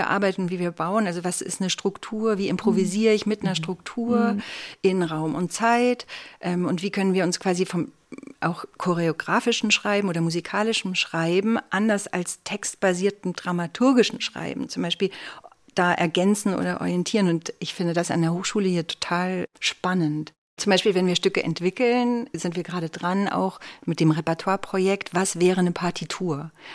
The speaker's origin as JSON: {"language": "German", "town": "Erlangen", "region": "Bavaria", "country": "Germany", "tie": "born or raised there", "said": "Bei mir ist es eigentlich einfach, weil ich komme aus Erlangen. Ich bin gebürtige Erlangerin"}